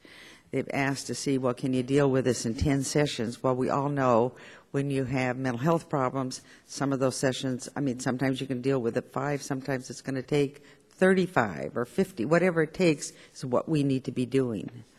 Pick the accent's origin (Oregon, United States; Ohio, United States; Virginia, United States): Oregon, United States; And I'm from Oregon, and from our VA hospital